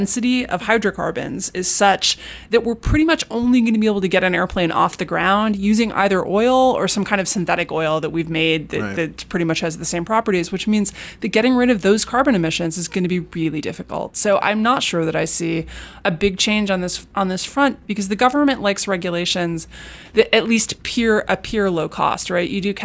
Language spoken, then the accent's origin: English; New York, United States; Well, I grew up in Manhattan, and so even having a car